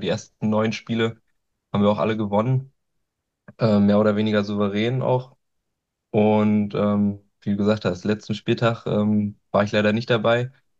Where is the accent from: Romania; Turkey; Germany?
Germany; Gusow, Brandenburg; ich komme aus Gusow, also Gusow